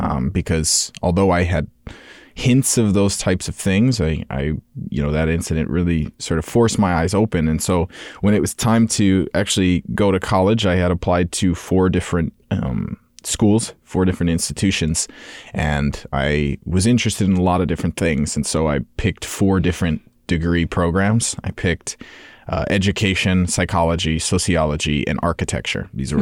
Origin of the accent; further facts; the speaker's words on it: St. Paul, Minnesota, United States; I was born and raised in St. Paul for a good portion of my life and eventually had the opportunity and the privilege to move out to, you know, the suburbs